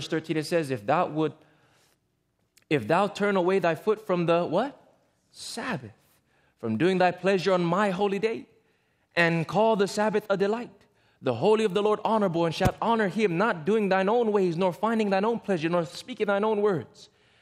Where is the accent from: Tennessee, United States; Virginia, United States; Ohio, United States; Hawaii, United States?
Hawaii, United States; now in California, United States; And friends, I never really saw the value of a wall until I moved from Hawaii to California. You see, in Hawaii, we're a little bit more laid back there. We don't really have to lock our doors.